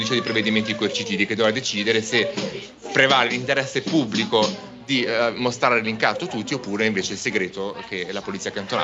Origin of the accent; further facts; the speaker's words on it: Faido, Ticino, Switzerland; now in Lugano, Switzerland; abito Lugano … abito Lugano, sono cresciuto a Faido